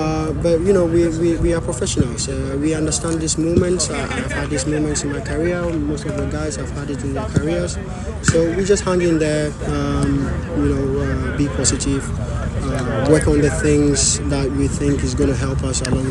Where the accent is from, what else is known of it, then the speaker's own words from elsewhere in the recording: Ghana; So I look up to a lot of players, but as a Ghanaian, I think I was looking up to ACN that time when he was playing Lyon and he came to Chelsea.